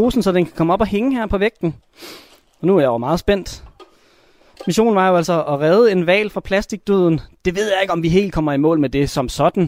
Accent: Hirtshals, North Denmark Region, Denmark; Og jeg kommer altså fra Hirtshals. Jeg er vant til at gå på en strand og sådan noget.

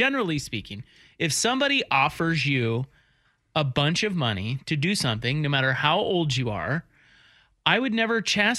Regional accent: Kansas, United States; I remember, growing up in Kansas, there was some of this with people that I went, I graduated high school in 1993

